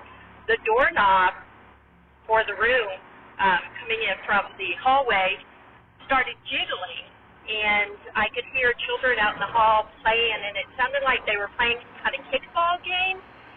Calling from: Bakersfield, California, United States; I'm calling from Bakersfield, California.

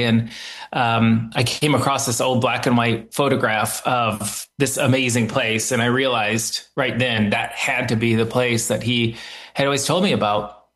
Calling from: Michigan, United States; I'm actually in the U.S., in Michigan right now.

